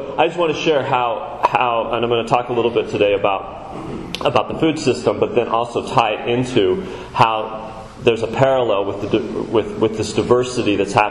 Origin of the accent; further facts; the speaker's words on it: Anita, Iowa, United States; I grew up in Anita, Iowa, population 1,000 in Cass County, about an hour west of here.